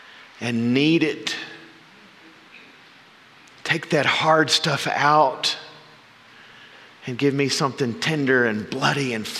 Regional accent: Mississippi, United States; I grew up in Mississippi with a tradition of fifes and drums.

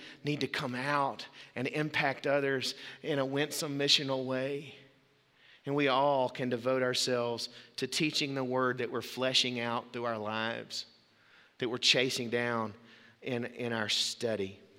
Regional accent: Waco, Texas, United States; We say, where are you from? What kingdom? We say, we're from Waco.

